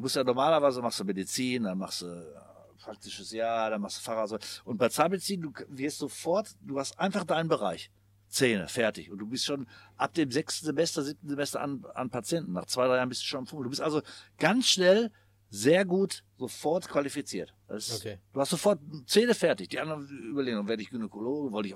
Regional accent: Bottrop, North Rhine-Westphalia, Germany; ich komme aus Bottrop-Kirchhellen

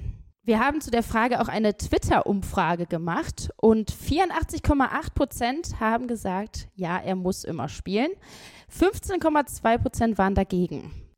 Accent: Cologne, North Rhine-Westphalia, Germany; ich komme aus Köln und ich finde, Köln hat auch einen Flair.

